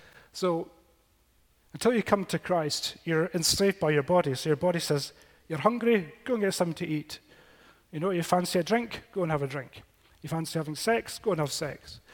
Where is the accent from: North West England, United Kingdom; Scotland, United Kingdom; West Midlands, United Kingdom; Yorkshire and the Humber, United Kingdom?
Scotland, United Kingdom; Isle of Skye; I come from Skye, and Talisker whiskey is a big industry up there. And I know the part of Skye where all that's made.